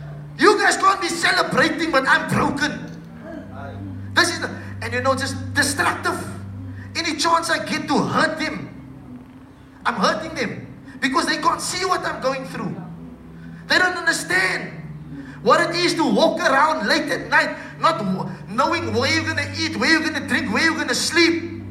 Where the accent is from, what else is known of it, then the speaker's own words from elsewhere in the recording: Cape Town, Western Cape, South Africa; And growing up in Mitchell's Plain wasn't easy. I'm the youngest of three.